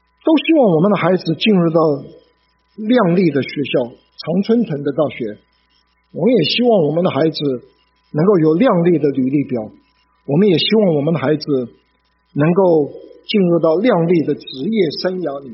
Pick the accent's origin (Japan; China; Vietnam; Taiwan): China; moved away; 我们中国人好不容易离开中国来到北美这个地方